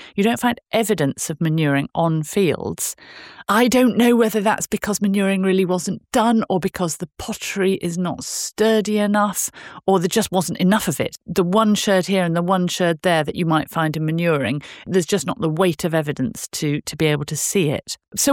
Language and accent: English; South West England, United Kingdom; where I grew up in North Somerset. Ditches are actually quite rare there because it's all steep limestone slopes, and so it pretty much drains itself.